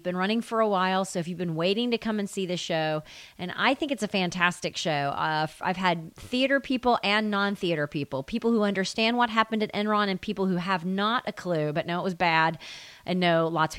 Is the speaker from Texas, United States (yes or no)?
yes; Texas, United States; I'm very Texan.